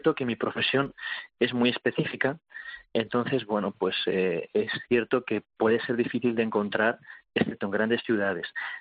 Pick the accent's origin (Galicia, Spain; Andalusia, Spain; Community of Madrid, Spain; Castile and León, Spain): Castile and León, Spain; cuando acudo a mi tierra, a Castilla y León, ver lo que sucede